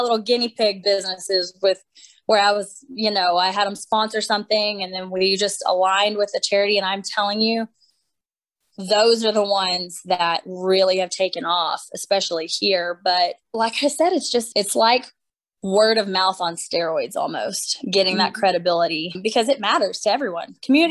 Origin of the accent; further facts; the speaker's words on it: Texas, United States; You know, I'm from West Texas and word of mouth is everything.